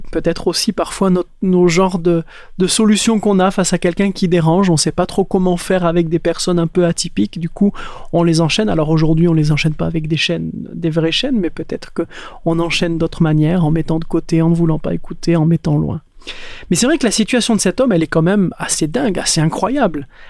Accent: South-West France, France; Moi, là où j'ai grandi, dans un petit village dans le sud-ouest de la France, notre école primaire, elle était à côté d'un cimetière.

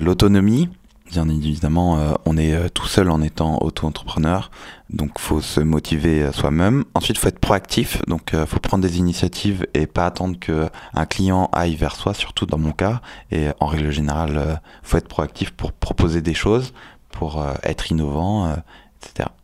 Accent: Brest, Brittany, France; Je viens de Brest, en Bretagne, donc vraiment à l'opposé de la Haute-Savoie.

